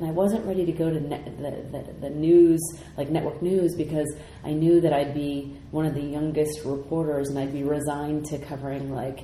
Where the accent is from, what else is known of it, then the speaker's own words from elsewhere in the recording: Sacramento, California, United States; And the reason why I was so upset by that was because I'm from Sacramento, California.